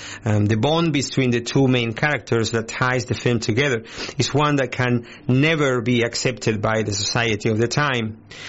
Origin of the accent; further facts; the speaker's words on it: Argentina; from Argentina, my home country.